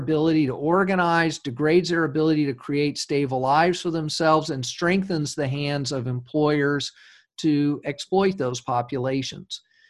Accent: Texas, United States; I grew up in Texas in the 70s when there was a great deal of two-way movement across the border

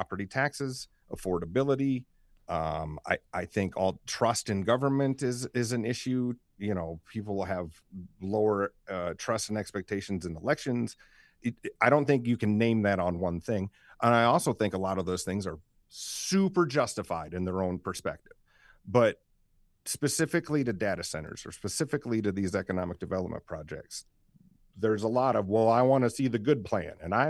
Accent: South Dakota, United States; I'll use my hometown of Elsister

